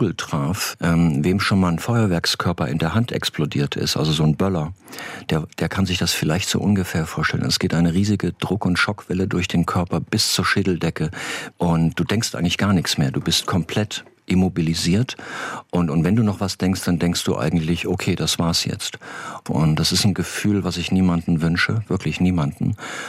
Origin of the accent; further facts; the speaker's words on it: Eifel, Germany; so wie man bei uns in der Eifel sagt, leve und leve losse, also leben und leben lassen